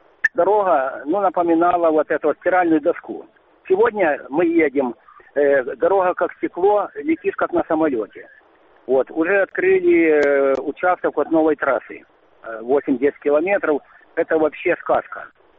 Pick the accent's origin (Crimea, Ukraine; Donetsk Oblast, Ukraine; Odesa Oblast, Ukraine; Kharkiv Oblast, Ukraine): Crimea, Ukraine; Добрый день, я из Крыма